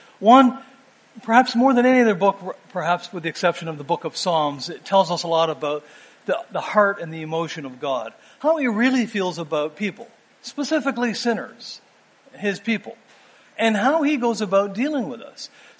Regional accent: Arlington, Virginia, United States; I'm from Arlington, Virginia, former home of John and Rachel Launchbury.

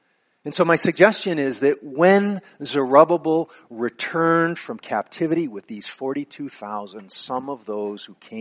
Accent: Boston, Massachusetts, United States; I grew up in Boston.

